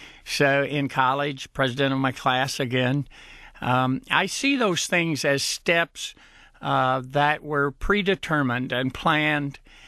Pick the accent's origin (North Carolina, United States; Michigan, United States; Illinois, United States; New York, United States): Michigan, United States; Warren; also born or lived in Lowes, Kentucky; was 5 years old when we moved from Lowes, Kentucky, a small town in western Kentucky, to Michigan, to Warren, Michigan.